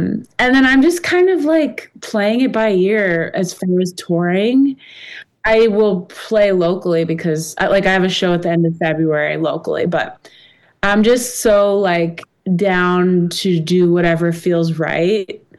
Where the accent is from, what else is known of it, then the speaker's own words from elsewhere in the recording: Fort Lauderdale, Florida, United States; I am growing up in Fort Lauderdale, of course, like lots of diving.